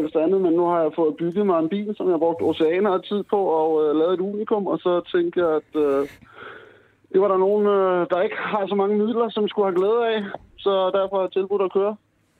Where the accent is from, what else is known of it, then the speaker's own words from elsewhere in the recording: Roskilde, Zealand, Denmark; Jeg tror, vi kommer samme sted fra, fordi jeg også vokset op i Roskilde